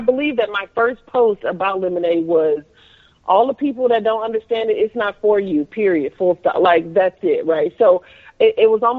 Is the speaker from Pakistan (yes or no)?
no; Houston, Texas, United States; I'm in the Beehive. I'm from Houston.